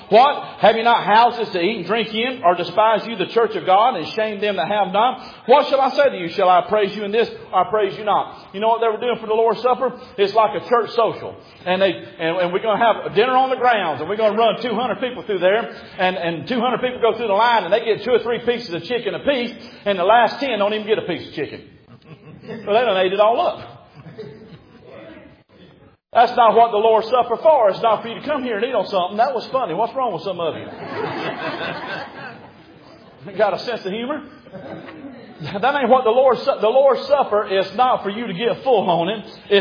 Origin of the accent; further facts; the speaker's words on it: Alabama, United States; No, if I'm from Alabama, they run up and drink the rest of the juice that ain't used in the communion.